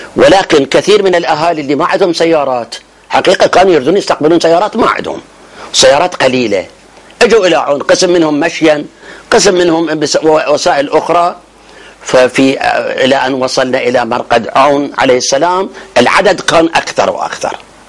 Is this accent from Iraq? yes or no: yes; Karbala, Karbala Governorate, Iraq; ونحن ابناء كربلاء نرحب به